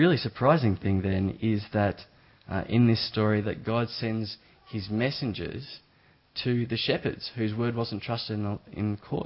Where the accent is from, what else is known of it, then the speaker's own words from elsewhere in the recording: Victoria, Australia; I come from South Gippsland, so it's dairy country, but there's a fair bit of sheep around there too.